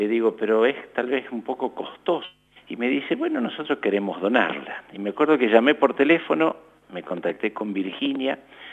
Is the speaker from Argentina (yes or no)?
yes; Freyre, Córdoba, Argentina; Al norte de la ciudad de San Francisco, allí a 35 kilómetros, y allí estuve hasta los 17 años, me formé allí en Freire, en el Colegio de las Hermanas de los Pobres de Santa Catalina de Siena, hoy Colegio Fasta